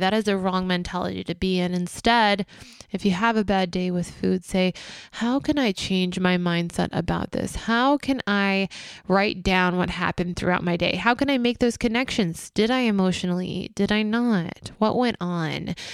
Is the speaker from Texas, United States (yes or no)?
yes; Texas, United States; Again, I'm from Texas.